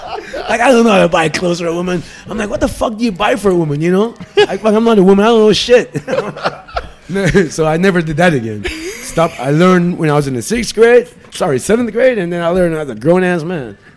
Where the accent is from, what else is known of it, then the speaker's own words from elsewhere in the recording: Jamaica; But I'm like, I'm Jamaican.